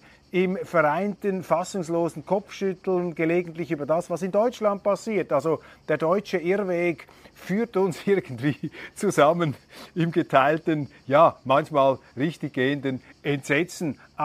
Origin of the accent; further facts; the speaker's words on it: Switzerland; dass ich als Schweizer sehr vorsichtig bin darin, mich über Österreich zu äußern